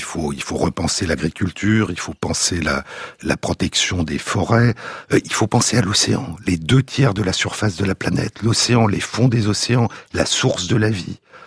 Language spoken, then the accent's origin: French; Paris, Île-de-France, France; Je suis parisien et quand je suis dans Paris